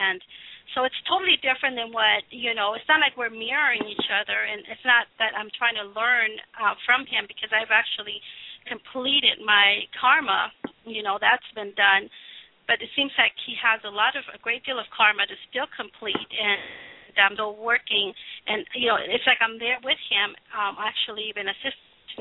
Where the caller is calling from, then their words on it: Tucson, Arizona, United States; I'm calling from Tucson, Arizona.